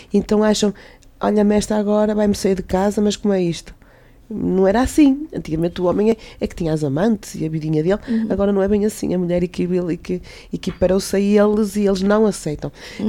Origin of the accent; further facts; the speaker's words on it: Braga, Norte, Portugal; Eu fui criada cá, nasci cá em Braga, os meus pais são de origem cabo-verdiana, mas eu fui criada aqui com os costumes